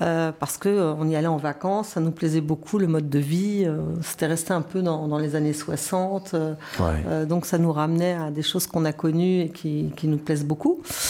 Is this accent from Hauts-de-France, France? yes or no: no; Paris, Île-de-France, France; born there; Moi, je suis née à Paris, mais je me sens pas plus que ça parisienne.